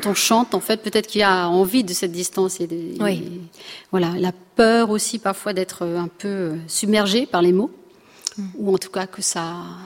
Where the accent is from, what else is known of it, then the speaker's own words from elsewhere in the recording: Grand Est, France; J'ai beaucoup travaillé avec un auteur alsacien, parce que je suis alsacienne.